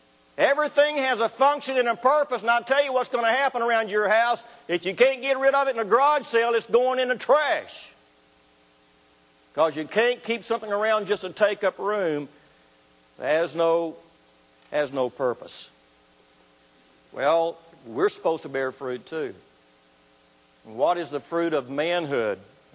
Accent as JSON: {"language": "English", "country": "United States", "said": "And I'm going to say we because I'm an American, you are too, right?"}